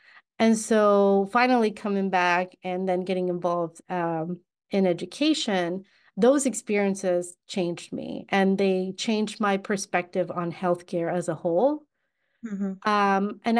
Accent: Mexico; I was born and raised in Mexico, and honestly, very different from what I feel like most people, not everyone, but most people would have expected to meet a Mexican who's like without an accent

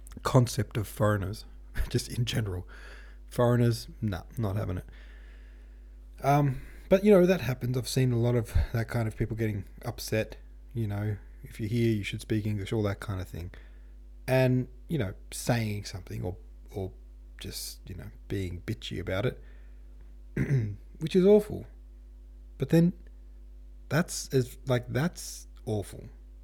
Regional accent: United States; we're generally not having a great time now in America. I'm American, but to be honest, if I were Canadian, I would have a feeling of smug superiority 105% of the time.

